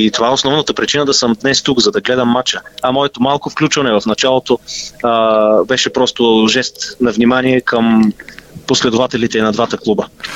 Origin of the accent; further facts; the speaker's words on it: Ruse, Ruse Province, Bulgaria; now in Sofia, Bulgaria; Не съм родом от София, родом съм от Русе и там съм пораснал по терените на Дунав